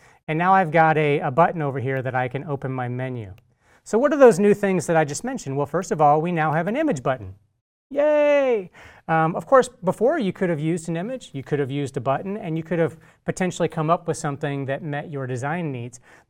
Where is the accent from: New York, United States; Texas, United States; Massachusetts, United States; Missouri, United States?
Missouri, United States; St. Louis; All right, we've got one in St. Louis, my hometown.